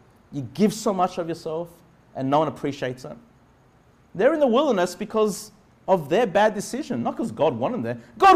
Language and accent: English; Australia; Just as an Australian, just from a carnal perspective, you got one of the best lives in this world.